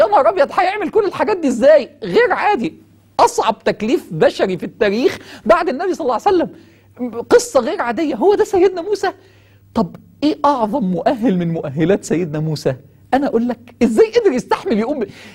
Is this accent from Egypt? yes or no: yes; Egypt; وانا مصري